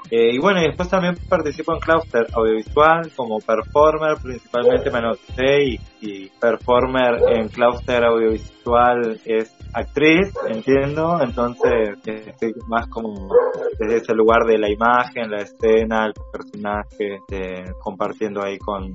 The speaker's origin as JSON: {"language": "Spanish", "region": "Neuquén", "country": "Argentina", "said": "del territorio de puelmapu, en Neuquén."}